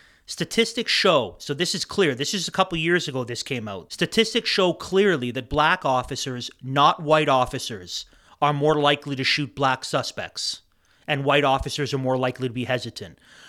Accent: Canada; in order to make us ashamed of being Canadian to shut down Canada Day

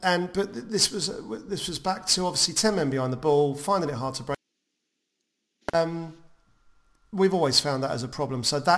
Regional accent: Leigh-on-Sea, East of England, United Kingdom; from Leon CN Essex

